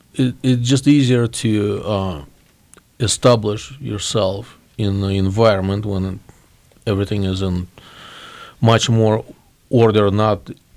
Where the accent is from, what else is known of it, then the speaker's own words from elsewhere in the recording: Moscow, Russia; now in United States; I came from Moscow, Russia in 1997, and my first year when we did arrive.